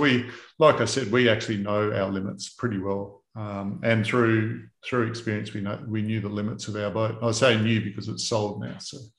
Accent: Australia; I'm just like, hang on, I'm Australian.

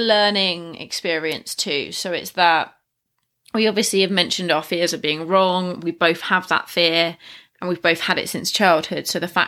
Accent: England, United Kingdom; And obviously we're both English, so we have the worry of what we're saying being right or what have you.

